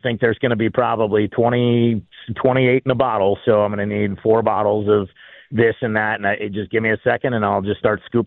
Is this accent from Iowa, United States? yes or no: no; California, United States; Growing up in California, I mean, we were either watching the NWA on TBS on Saturdays and Sundays